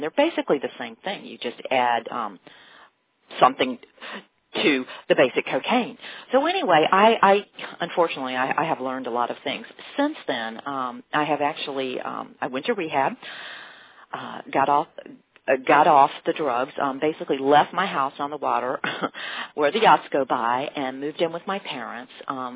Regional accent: Martinsville, Virginia, United States; moved away as an adult; also born or lived in Boone; now in San Francisco, United States; I grew up in Martinsville, lived in Boone. Then, like every other good Southern girl does, I dropped out of college because money was tight, and I moved to the Haight-Ashbury in San Francisco.

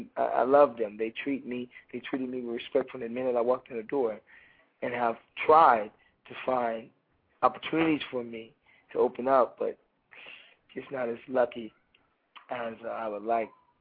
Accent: Texas, United States; I'm a Texas boy. I'm a horse riding, football playing, you know, steak eating, Texas boy.

